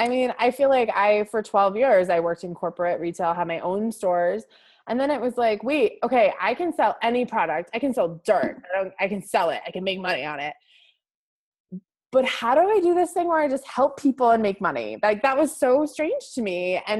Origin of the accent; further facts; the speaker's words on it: Northeast, United States; I grew up in the Northeast, which is very puritanical.